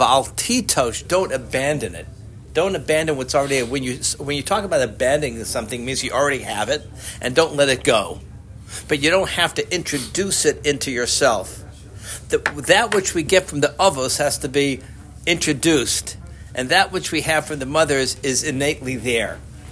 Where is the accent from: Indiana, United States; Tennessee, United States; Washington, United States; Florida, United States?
Tennessee, United States; Memphis; Growing up in Memphis, I don't know, maybe it was a cultural thing there